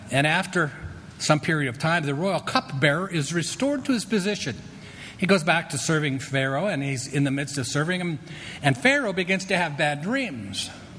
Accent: Grand Junction, Colorado, United States; I grew up in Grand Junction. I don't know if you know that. What used to be a lot of orchards.

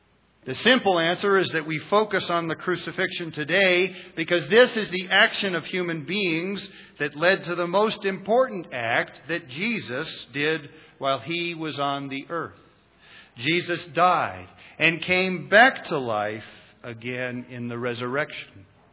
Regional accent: Columbus, Ohio, United States; I remember growing up in St. Agnes Roman Catholic Church in Columbus, Ohio.

